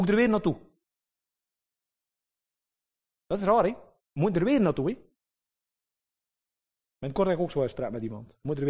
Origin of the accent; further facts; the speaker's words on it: Flanders, Belgium; Maar wat zeggen we soms als Vlaming?